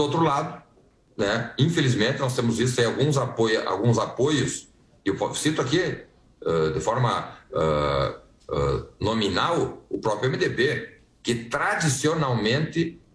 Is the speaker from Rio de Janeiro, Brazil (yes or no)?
no; Rio Grande do Sul, Brazil; Vejam lá no meu estado do Rio Grande do Sul. Cheguei de lá ontem à noite